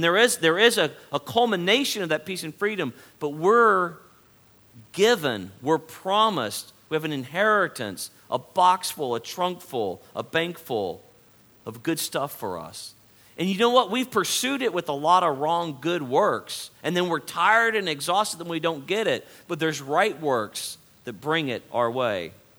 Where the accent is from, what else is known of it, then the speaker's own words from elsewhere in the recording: California, United States; I'm no longer a Californian. I'm no longer from the West Coast.